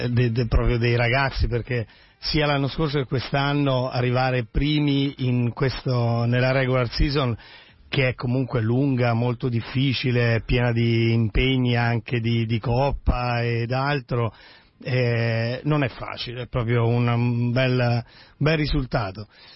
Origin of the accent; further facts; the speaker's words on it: Rome, Lazio, Italy; also born or lived in Milan; Casualmente, quindi mi sono passati 20 giorni e poi sono tornato subito a Roma.